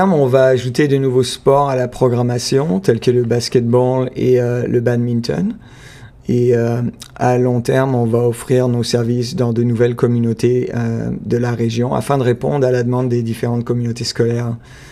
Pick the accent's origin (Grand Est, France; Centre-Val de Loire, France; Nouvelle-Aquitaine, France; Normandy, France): Normandy, France; also born or lived in Quebec; now in Toronto, Canada; Je suis originaire de France, en Normandie. J'ai vécu une douzaine d'années au Québec, où j'ai étudié au collège et à l'université de Sherbrooke, avant de déménager dans la région de Toronto il y a une quinzaine d'années environ.